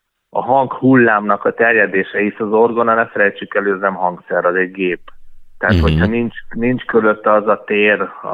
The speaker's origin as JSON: {"language": "Hungarian", "country": "Hungary", "said": "tehát mi magyarok vagyunk, és imádjuk a hazánkat, de azért mi Európának a szélén vagyunk"}